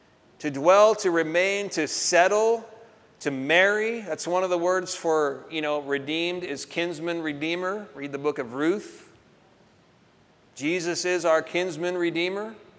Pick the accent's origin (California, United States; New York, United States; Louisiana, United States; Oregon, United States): Oregon, United States; Portland; born there; No, I'm called to this region. I was born here.